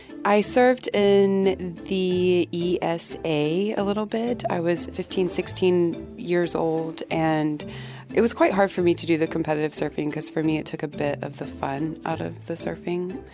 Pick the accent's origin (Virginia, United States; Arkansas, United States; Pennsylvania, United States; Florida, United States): Florida, United States; Amelia Island; I grew up on Amelia Island, which is in the northeast coast of Florida